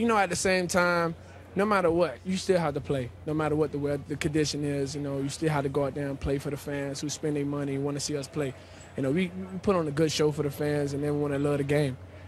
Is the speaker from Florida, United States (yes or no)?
yes; Miami, Florida, United States; It was actually hard because I'm from Miami, so my family is Hurricane fans.